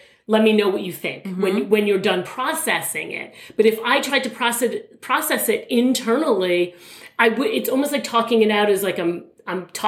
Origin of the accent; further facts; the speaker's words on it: New York, United States; So we're from New York. We live on, you know, we're both on Long Island.